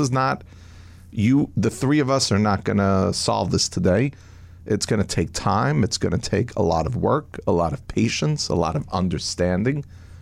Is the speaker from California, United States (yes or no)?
no; Brooklyn, New York, United States; you forget I'm from Brooklyn and Sicilian